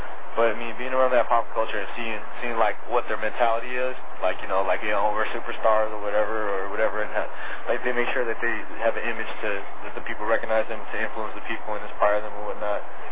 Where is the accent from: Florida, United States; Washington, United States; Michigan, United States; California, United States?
California, United States; Alameda; I came from Alameda, and Alameda High wasn't really big